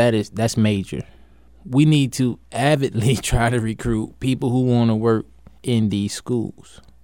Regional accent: Wilmington, United States; One thing that I know from growing up in Wilmington and going to school in Wilmington

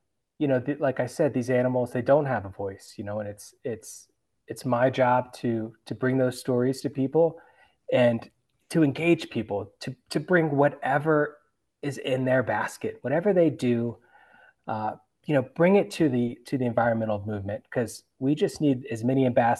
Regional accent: Virginia, United States; I grew up in the Chesapeake Bay of Virginia, so I always had a love for the water.

